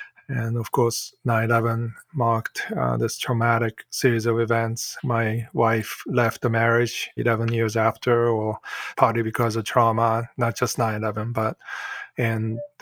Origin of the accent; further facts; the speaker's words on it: Boston, Massachusetts, United States; born there; also born or lived in Stockholm, Sweden; So I was born in Boston. My father is a research scientist.